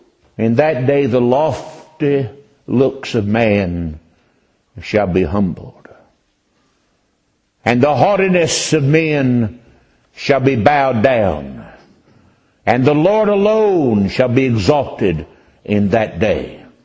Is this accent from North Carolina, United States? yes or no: yes; North Carolina, United States; born there; it says I was born in Bladen County, North Carolina, June 10th, 1950.